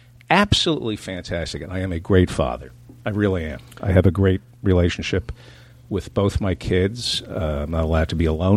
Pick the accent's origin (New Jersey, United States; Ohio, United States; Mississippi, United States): New Jersey, United States; also born or lived in Brooklyn; I grew up in New Jersey.